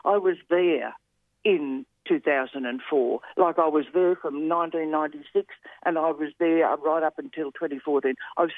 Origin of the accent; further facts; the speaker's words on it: Australia; I love being an Australian in a sense, really.